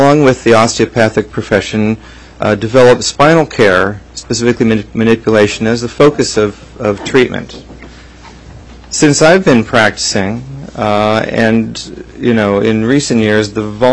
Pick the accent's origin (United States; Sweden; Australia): United States; Juneau, Alaska; also born or lived in Anchorage; I was born and raised in Juneau, just up here on 7th Street down from the Wickersham House. And my family moved to Anchorage after the earthquake in 1964.